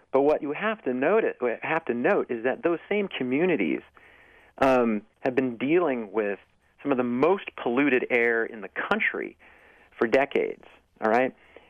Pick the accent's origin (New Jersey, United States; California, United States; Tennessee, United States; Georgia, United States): California, United States; I mean, you wouldn't know it from my accent. I've lived in the Northeast for 30 years, and I grew up in California, but my whole family is from Texas.